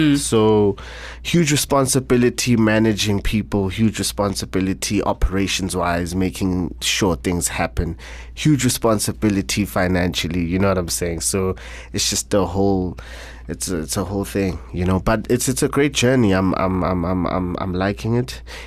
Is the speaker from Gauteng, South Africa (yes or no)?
yes; Soweto, Gauteng, South Africa; man, is just a normal kid from the hood, born and raised in Soweto, Orlando West, to be specific. Spent most of my life there.